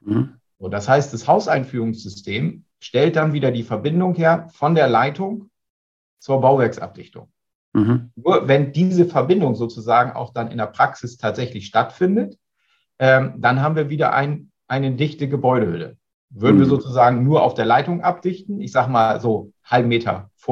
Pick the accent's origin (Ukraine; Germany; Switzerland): Germany; Northern Germany; Ich komme ja hier oben aus dem Norden